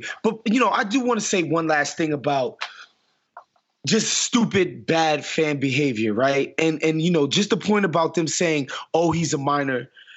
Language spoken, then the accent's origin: English; New York City, New York, United States; Like, I'm from New York City.